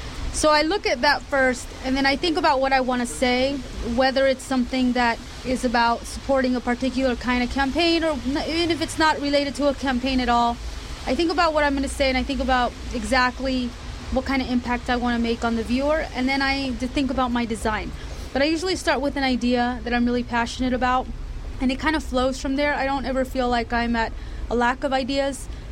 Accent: California, United States; starting in California, my home state.

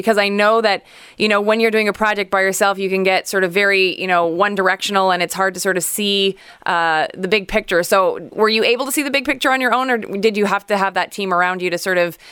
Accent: Montreal, Quebec, Canada; being, from Montreal, that's my hometown, obviously here we are a huge hockey nation.

